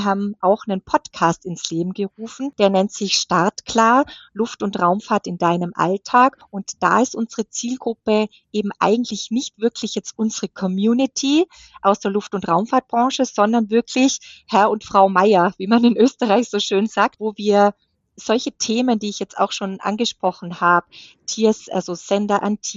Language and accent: German; Germany; wenn wir da jetzt nicht mitmachen als Deutsche, dann machen es halt die Amerikaner und die Chinesen.